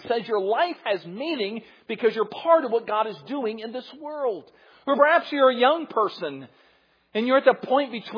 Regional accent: Midwest, United States; In the small community I grew up in the Midwest, almost everyone in our church was, or everyone in our community was religious.

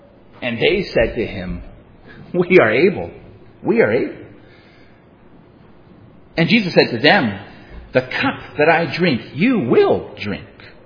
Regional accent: United States; I'm speaking as an American.

